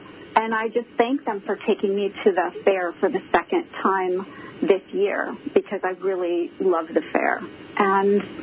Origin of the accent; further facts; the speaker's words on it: St. Paul, Minnesota, United States; Well, J.J. Hill is actually lived in my hometown in St. Paul, Minnesota